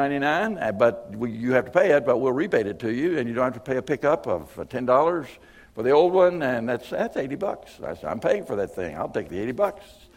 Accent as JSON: {"language": "English", "region": "North Carolina", "country": "United States", "tie": "born or raised there", "said": "I'm a Southern boy, actually. I grew up pretty well in North Carolina, and we talk slow in North Carolina."}